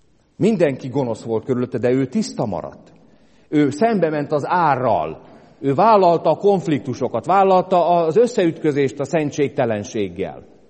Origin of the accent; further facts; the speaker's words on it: Hungary; egy idegen országban vagyok, és én magyar vagyok